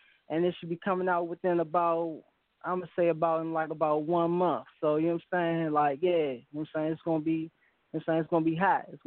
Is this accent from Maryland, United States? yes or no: yes; Maryland, United States; I'm coming straight from Maryland, man, representing.